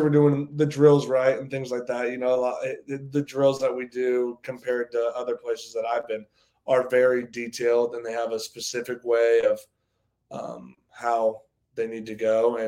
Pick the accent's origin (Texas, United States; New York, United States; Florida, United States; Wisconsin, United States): Texas, United States; Houston; But other than that, I'm from Houston. Grew up big football, had NFL players in the family, O linemen in particular.